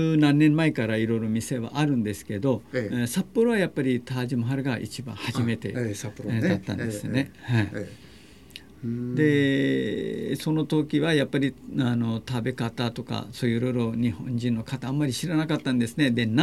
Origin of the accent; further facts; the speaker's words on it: Pakistan; Japanese is a second language; moved away as an adult; now in Japan; で、私は出身はパキスタンなんですけど、日本に来たのは今から42年前ですね。日本に来たきっかけは留学生だったんですけど